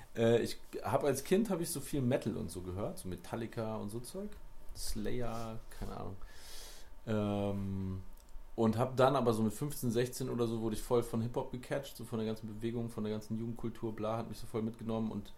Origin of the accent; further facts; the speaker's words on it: Lower Saxony, Germany; in der Region, wo ich herkomme, so bei Hannover